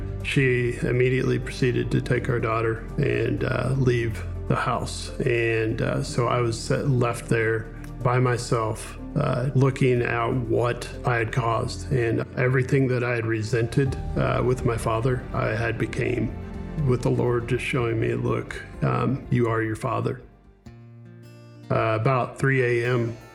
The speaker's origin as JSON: {"language": "English", "region": "Missouri", "country": "United States", "said": "I'm from Southwest Missouri. I'm the youngest of three siblings."}